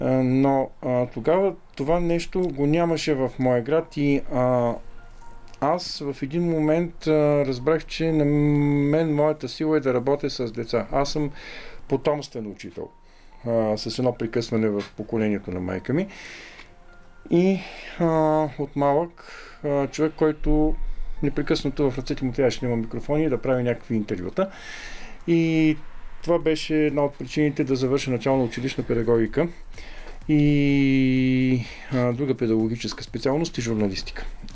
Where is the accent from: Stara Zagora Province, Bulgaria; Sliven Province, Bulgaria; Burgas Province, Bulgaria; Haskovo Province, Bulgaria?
Sliven Province, Bulgaria; Sliven; Обаче в град Сливен, откъдето съм и аз всъщност, нямаше такъв клуб.